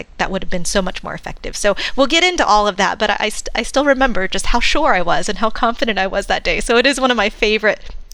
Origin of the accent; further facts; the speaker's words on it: Houston, Texas, United States; now in California, United States; I am a Texas native, born and raised in Houston, but I live in California now, mostly because I love being in the mountains.